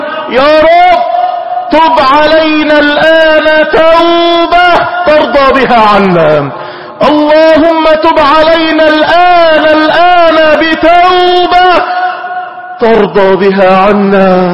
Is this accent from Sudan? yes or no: no; Egypt